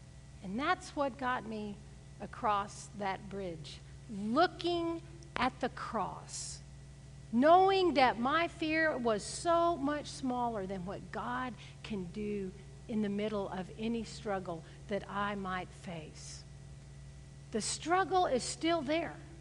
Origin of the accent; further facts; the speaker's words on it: Gulf Coast, United States; So growing up on the Gulf Coast, all my family would be like, going across the pier way out into the water, they'd go